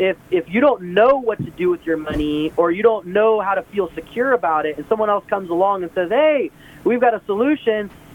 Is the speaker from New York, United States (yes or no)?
no; Santa Ana, California, United States; I grew up in Southern California, but very poor, living in a one-bedroom apartment, you know, in like Santa Ana